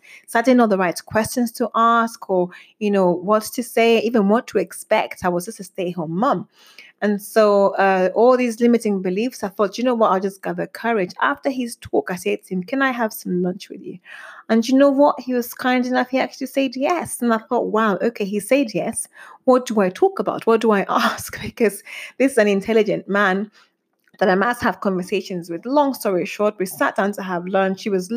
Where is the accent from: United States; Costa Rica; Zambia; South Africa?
Zambia; now in United Kingdom; So I was born and brought up in Africa, in Zambia to be precise, and I lived in Africa up until 2003 when I came to the UK for better opportunities.